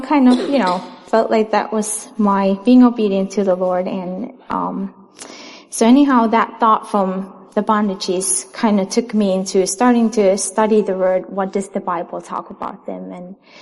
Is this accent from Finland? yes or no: yes; Finland; I'm from Finland